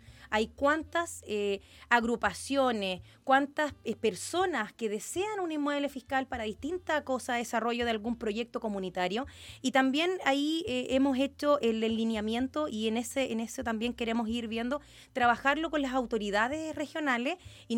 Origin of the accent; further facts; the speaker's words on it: Quilpué, Valparaíso, Chile; born there; todos piensan que soy quinterana, no nací en Quintero, nací en Quilpué, yo vivo en Quilpué